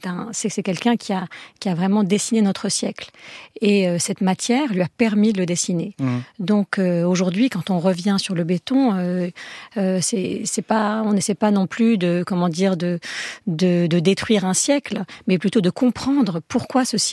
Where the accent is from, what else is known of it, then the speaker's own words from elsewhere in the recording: Algiers, Algiers Province, Algeria; c'est incroyable, j'ai grandi à Alger, je savais pas que ça existait.